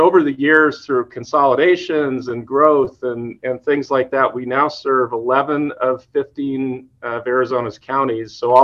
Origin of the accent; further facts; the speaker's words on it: Toronto, Ontario, Canada; moved away as an adult; also born or lived in Western US; now in United States; I was born here in the Western U.S., but I actually grew up outside of Toronto, Ontario, Canada. came back to do college in the U.S. and joined the Navy after that.